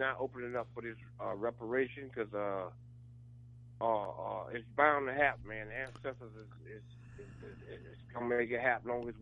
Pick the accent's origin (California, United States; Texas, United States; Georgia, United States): Georgia, United States; born there; Particularly, I'm in Georgia. And so my thing is, I know I was born in Georgia. My family in Georgia.